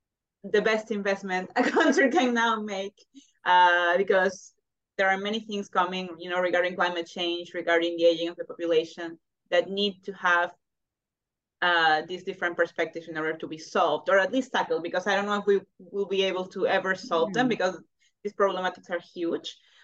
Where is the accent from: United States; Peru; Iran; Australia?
Peru; English is a second language; I come from Peru, I have never heard any advertisement or anything that would lead me to go to study in Norway